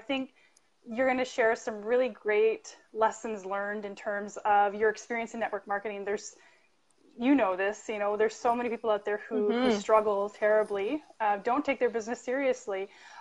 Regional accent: Canada; biased because I'm Canadian too

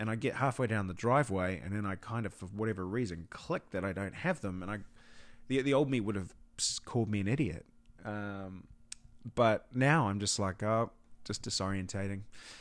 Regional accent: New Zealand; accent: Kiwi; to mind my Kiwi accent, veranda might be another word

